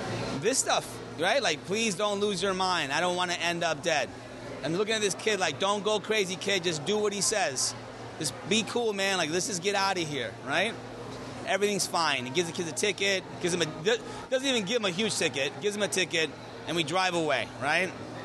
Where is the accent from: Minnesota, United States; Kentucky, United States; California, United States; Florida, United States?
Florida, United States; Miami; now in Vermont, United States